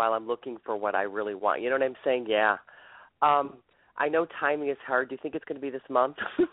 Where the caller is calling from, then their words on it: Ohio, United States; I'm calling from the state of Ohio.